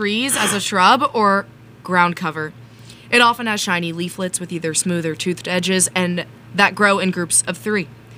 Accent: New York City, New York, United States; I'm from New York City, so I don't find myself rooting around too much.

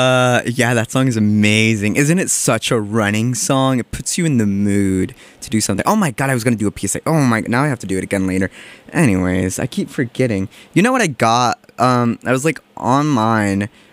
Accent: North Carolina, United States; now in Massachusetts, United States; I'm originally from North Carolina, so my barber from back home, we're tight, we're besties.

